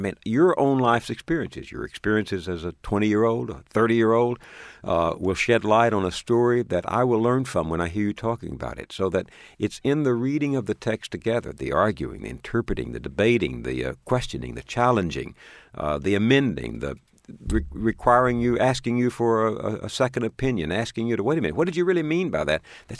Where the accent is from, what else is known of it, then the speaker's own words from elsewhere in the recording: Texas, United States; I grew up a Baptist in East Texas.